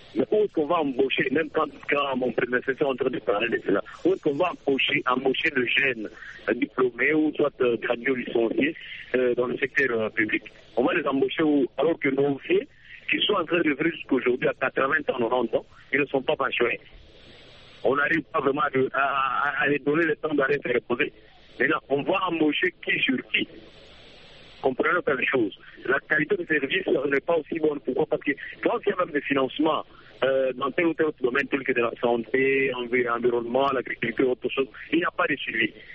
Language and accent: French; DR Congo; chez nous, à l'RDC